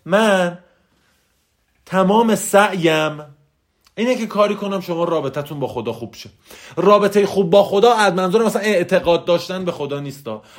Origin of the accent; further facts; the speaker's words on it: Hamadan, Iran; born there; خدا رو شکر میکنم که در خانواده متوسط به دنیا اومدم. خدا رو شکر میکنم که در همدان به دنیا اومدم.